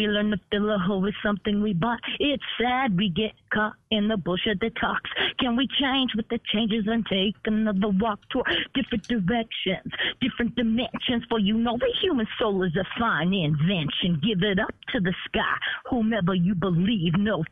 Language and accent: English; Hayward, California, United States; I grew up on Kelly Hill in Haystack. I'm from the Haystack, so.